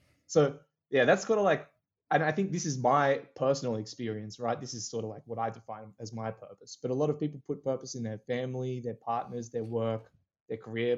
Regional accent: Canberra, Australian Capital Territory, Australia; Us Canberrans don't really have one, I think, because a lot of people, when I speak in my accent, a lot of people are like, where are you from?

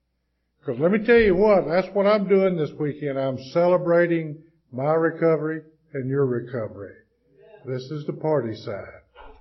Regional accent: West Blockton, Alabama, United States; Good morning.

